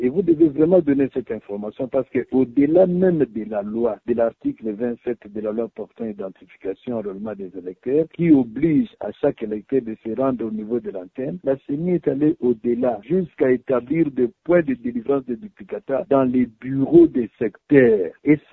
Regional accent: DR Congo; comme nous sommes chez nous au Congo, les gens préfèrent agir toujours à la dernière minute

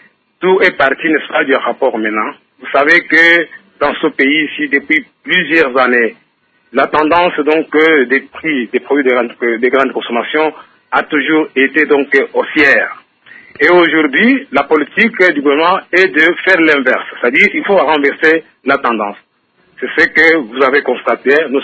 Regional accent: Katanga, DR Congo; Si à Kinshasa, c'est le séchard, chez moi au Katanga, par exemple, ce n'est pas le cas.

